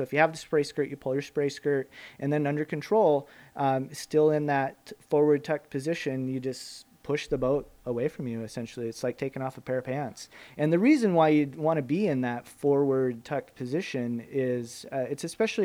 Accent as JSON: {"language": "English", "town": "Anchor Point", "region": "Alaska", "country": "United States", "tie": "born or raised there", "said": "And that's probably because I grew up in Anchor Point, and it's a great place."}